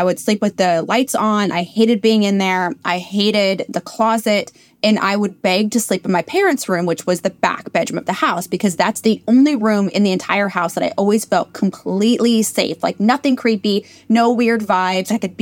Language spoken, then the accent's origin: English; Seattle, Washington, United States; So I grew up in Seattle, Washington, in a Victorian fourplex.